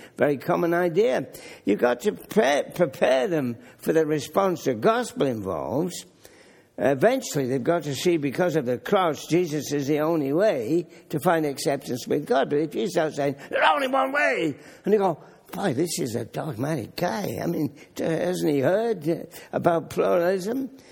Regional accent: England, United Kingdom; they know I come from England

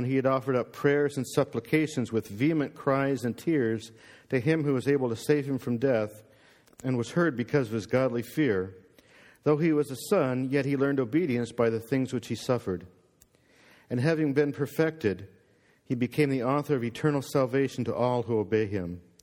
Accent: Port Colborne, Ontario, Canada; Actually, I'm from Port Colborne. We consider St. Catharines to be a big city.

